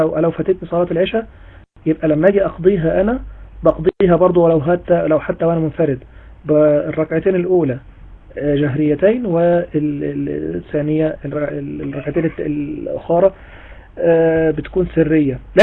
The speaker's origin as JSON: {"language": "Arabic", "country": "Egypt", "said": "وأنا الراجح عندي إن ميعاد الفجر عندنا في مصر مش هو الفجر الصادق."}